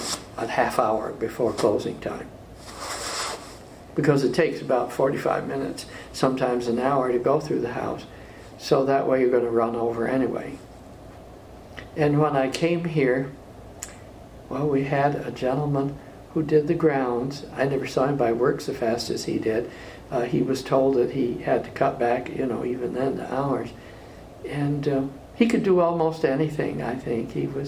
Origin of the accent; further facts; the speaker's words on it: Cooperstown, New York, United States; born there; No, I was born in Cooperstown, New York.